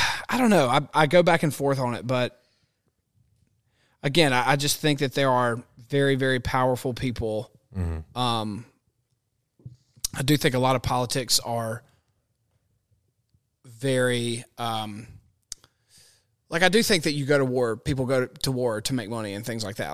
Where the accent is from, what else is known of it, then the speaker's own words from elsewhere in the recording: Mississippi, United States; I'm from Mississippi, and he's from there too.